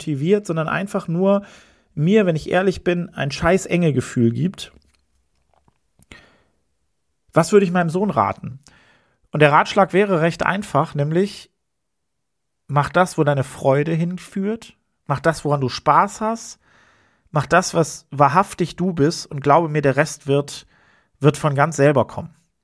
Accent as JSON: {"language": "German", "town": "Kiel", "region": "Schleswig-Holstein", "country": "Germany", "said": "Also ich komme aus Kiel"}